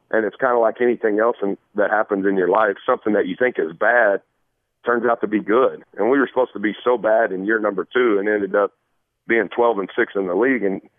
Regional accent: Texas, United States; back when I was a kid growing up in Texas, what they were doing with the Cowboys

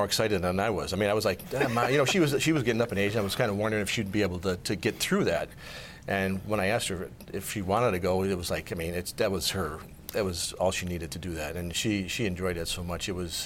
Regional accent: Illinois, United States; We grew up on the South Side, of course, went to St. Rita Grammar School and High School and the UIC College.

